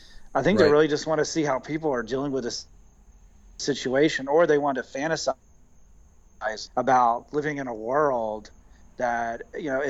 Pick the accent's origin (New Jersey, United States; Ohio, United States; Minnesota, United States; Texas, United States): Texas, United States; Houston; I'm always kind of like Texas, Houston-centric, so I always try to always like infuse my hometown and these stories.